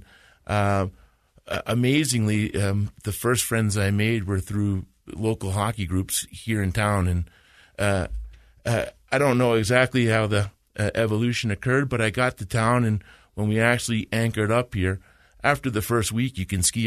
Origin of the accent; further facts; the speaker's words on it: Long Island, New York, United States; I grew up playing in New York out in Long Island, and then I went up.